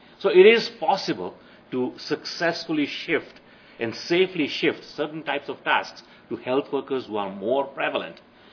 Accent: Kenya; And I come from Kenya, and clearly there's a big problem of brain drain.

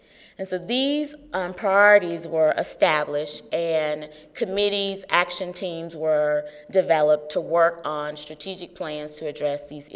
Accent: Memphis, Tennessee, United States; I'm here from Memphis, Tennessee.

